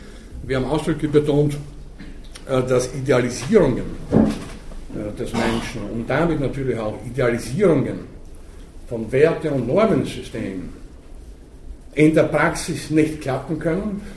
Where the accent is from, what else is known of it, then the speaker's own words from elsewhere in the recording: Germany; Ich komme aus Deutschland